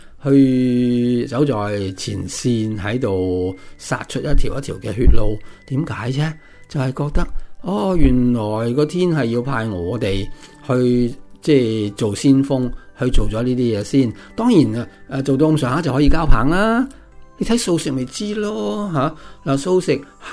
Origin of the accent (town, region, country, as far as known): Hong Kong